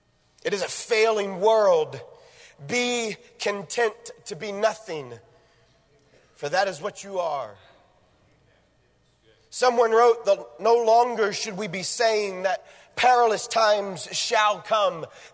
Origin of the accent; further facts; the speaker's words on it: Kentucky, United States; You look at me, I'm from Kentucky, but I have all of my teeth, okay?